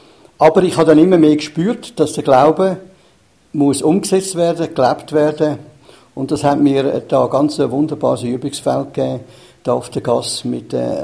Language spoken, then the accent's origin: German; Zurich, Switzerland; ist aufgewachsen in Zürich, im Niederdorf, vor 72 Jahren. Und ich war immer Zürich-orientiert gewesen. Und meine Eltern, meine Grosseltern sind ursprünglich aus Italien und ich bin da in die Schule gegangen und habe da die meiste Zeit in der Schweiz gelebt